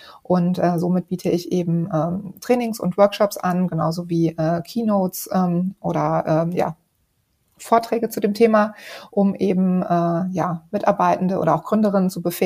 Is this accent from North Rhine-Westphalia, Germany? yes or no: yes; North Rhine-Westphalia, Germany; eine Ausbildung zur Industriekauffrau gemacht im Sauerland, wo ich herkomme